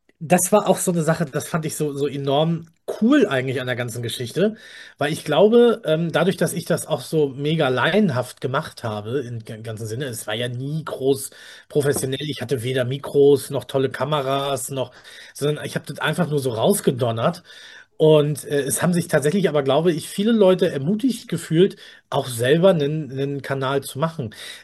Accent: Northern Germany, Germany; weil ich bin ja auch kein Bayer, ich komme hier ganz hoch aus dem Norden

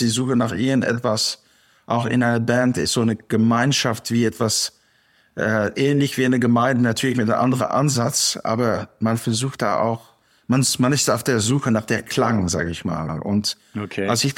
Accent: Auvergne-Rhône-Alpes, France; also born or lived in Netherlands; Und dann bin ich nach Frankreich umgezogen mit meinen Eltern an der Schweizer Grenze neben Genf. Und dort habe ich meine Jugend verbracht. Und deshalb ist meine emotionale Sprache Französisch, aber meine Muttersprache Holländisch.

